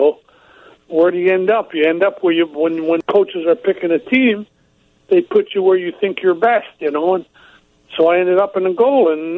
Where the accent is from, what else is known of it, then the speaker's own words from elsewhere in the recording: Sault Ste. Marie, Ontario, Canada; Well, I'm from Sault Ste. Marie in the winter. Sault Ste. Marie, I don't know if you're familiar where that is, but that is in Canada, right on Lake Superior.